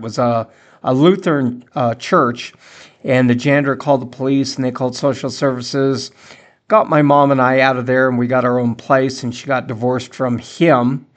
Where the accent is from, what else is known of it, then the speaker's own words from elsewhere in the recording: Brighton, Colorado, United States; he also had a farm out here north of where I live, my hometown of Brighton, Colorado.